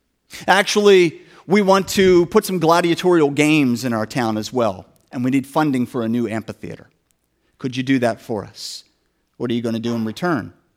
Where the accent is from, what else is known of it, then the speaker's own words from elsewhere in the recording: United States; I love being an American. I will not change it.